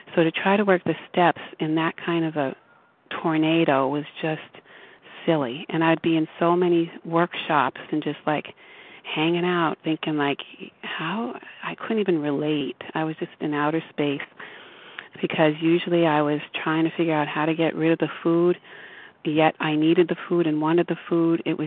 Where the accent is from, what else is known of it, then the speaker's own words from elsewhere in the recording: Florida, United States; I'm from Florida